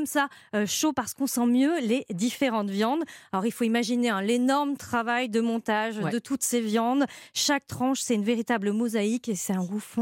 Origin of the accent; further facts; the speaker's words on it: Lyon, Auvergne-Rhône-Alpes, France; Ah, je suis lyonnaise, alors bon, on dit pâté croûte.